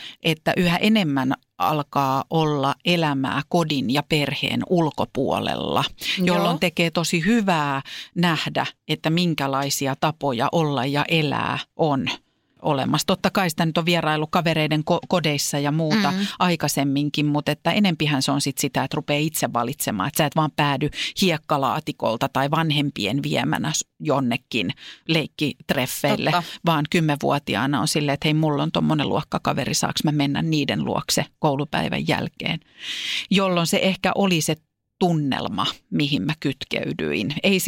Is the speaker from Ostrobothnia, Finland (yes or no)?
no; Vantaa, Uusimaa, Finland; helluntaiseurakuntalainen, niin Vantaan Korsossa, mistä mä oon kotosin, niin siellähän on aika voimakas mun mielestä helluntailaisyhteisö.